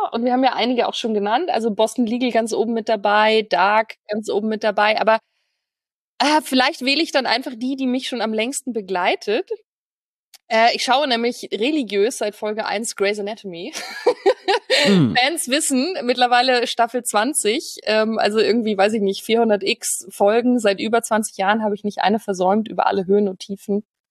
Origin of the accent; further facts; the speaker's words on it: Millstatt, Carinthia, Austria; now in Germany; Aber in Kärnten ist meine Heimat. Millstatt liegt an einem wunderbaren Bergsee, den ich über alles liebe, in dem ich schwimmen gelernt habe.